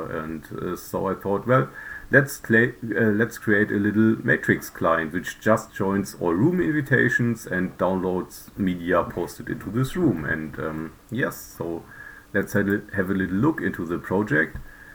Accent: Cologne, North Rhine-Westphalia, Germany; English is a second language; I'm software developer from Cologne in Germany.

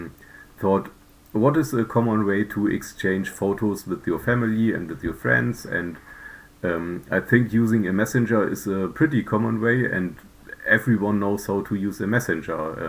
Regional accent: Cologne, North Rhine-Westphalia, Germany; English is a second language; I'm software developer from Cologne in Germany.

